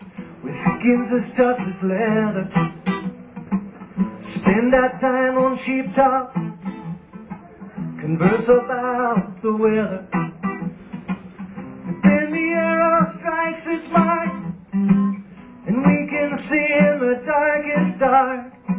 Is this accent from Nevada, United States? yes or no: no; Chicago, Illinois, United States; When I was a kid growing up in Chicago, I used to hang out at this folk club.